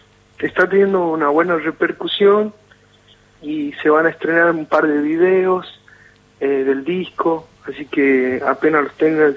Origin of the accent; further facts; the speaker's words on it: Jujuy, Argentina; Extraño mucho Jujuy, sobre todo mi pueblo.